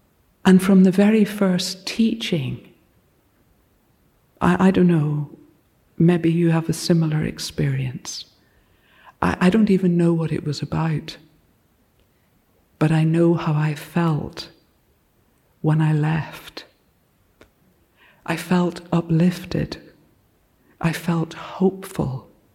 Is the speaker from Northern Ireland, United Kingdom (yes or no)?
yes; Northern Ireland, United Kingdom; I'm from Northern Ireland. When I was a teenager